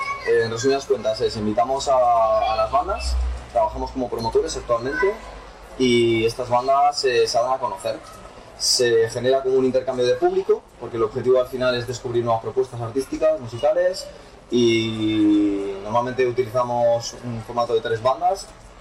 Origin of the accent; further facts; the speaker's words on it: Madrid, Community of Madrid, Spain; Somos de Madrid.